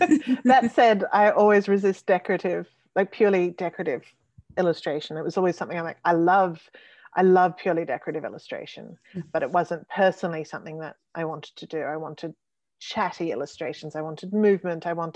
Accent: Australia; getting to see those places is amazing when you've grown up on fairy tales in Australia

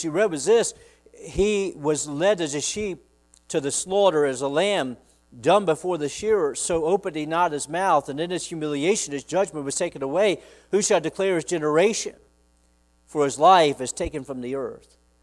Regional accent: Virginia, United States; it's not very far from where I grew up in Virginia.

